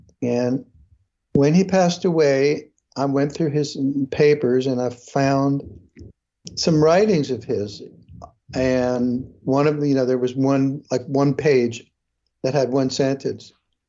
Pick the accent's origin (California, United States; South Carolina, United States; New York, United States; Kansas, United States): New York, United States; Brooklyn; I was born in Brooklyn, yeah. Grew up there.